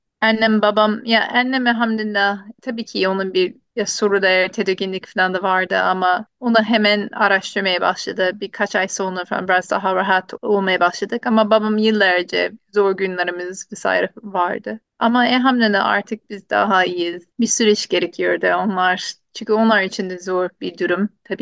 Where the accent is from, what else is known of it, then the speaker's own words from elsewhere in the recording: Canada; now in Istanbul, Turkey; Artık 12 yıldan beri İstanbul'da oturuyoruz ama Kanada'da doğdum, büyüdüm.